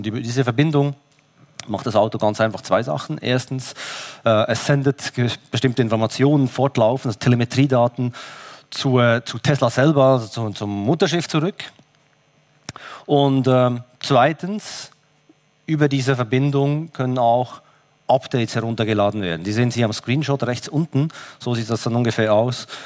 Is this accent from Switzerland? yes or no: yes; Switzerland; accent: Swiss; aus der Schweiz, Sie mögen es hören an meinem Akzent.